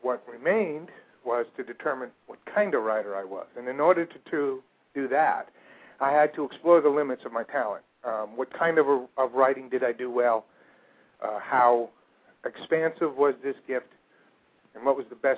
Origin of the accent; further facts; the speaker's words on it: New Jersey, United States; I grew up in a suburb of New York in New Jersey.